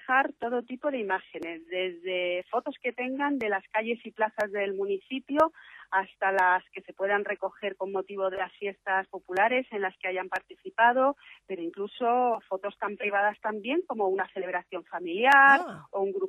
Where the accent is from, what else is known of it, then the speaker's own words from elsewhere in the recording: Madrid, Community of Madrid, Spain; born there; now in Las Rozas, Spain; Pero yo no soy roceña de nacimiento, yo nací en Madrid